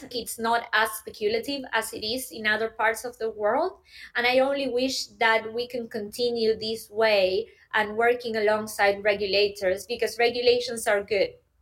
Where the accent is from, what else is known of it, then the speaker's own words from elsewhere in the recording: Argentina; I come from Argentina, which is a country that right now it's at 105% of inflation.